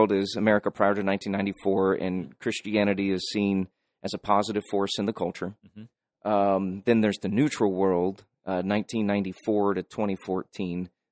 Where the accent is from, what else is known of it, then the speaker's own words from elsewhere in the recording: Midwest, United States; I remember I grew up in the Midwest, mm-hmm. Bible Belt, Buckle of the Bible Belt, all those things.